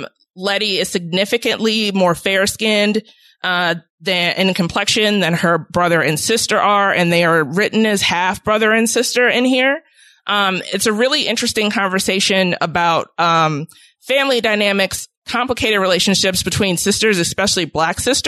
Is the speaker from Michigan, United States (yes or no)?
no; Chicago, Illinois, United States; I'm from the South Side of Chicago. I still live on the South Side of Chicago.